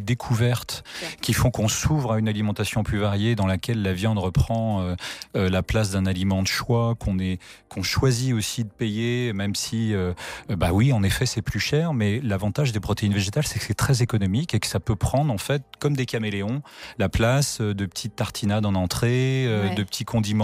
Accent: Pays de la Loire, France; un haricot qui est tout près de chez moi. Je viens de la Vendée.

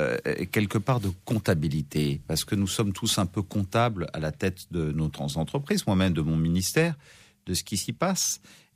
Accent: France; je suis un Français comme les autres

